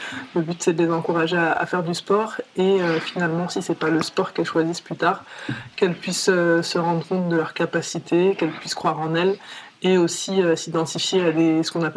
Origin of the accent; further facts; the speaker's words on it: La Courneuve, Île-de-France, France; la ville où j'ai grandi, à la Courneuve.